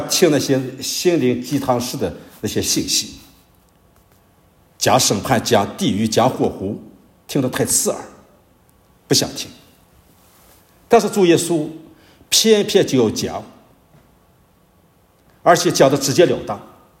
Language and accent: Chinese; China; 但实际上呢，人是有灵魂的，特别我们中国人，我们的文化告诉我们人是有灵魂的。